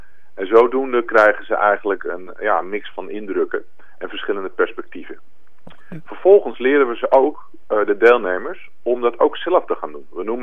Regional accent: Amsterdam, North Holland, Netherlands; born there; we zijn in Amsterdam geboren.

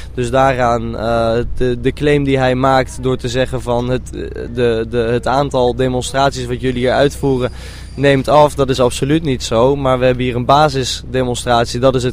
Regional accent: Amsterdam, North Holland, Netherlands; Ik kom zelf uit Amsterdam

